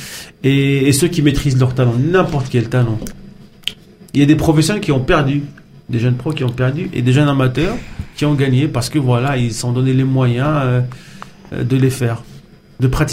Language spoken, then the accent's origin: French; Morocco; now in France; parce que moi je viens du Maroc, hein, je ne suis pas né ici